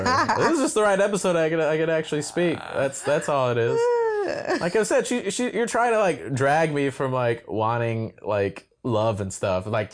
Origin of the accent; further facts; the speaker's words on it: Midwest, United States; I grew up in the Midwest, Catholic